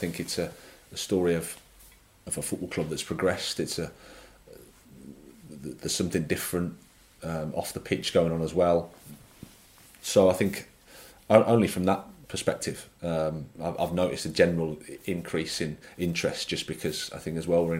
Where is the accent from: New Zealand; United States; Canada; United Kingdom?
United Kingdom; England; I'm an Englishman